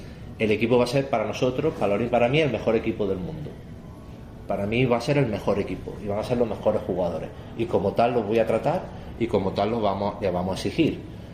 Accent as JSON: {"language": "Spanish", "town": "Antequera", "region": "Andalusia", "country": "Spain", "tie": "born or raised there", "said": "porque es el balonmano de mi tierra, donde yo empecé a jugar"}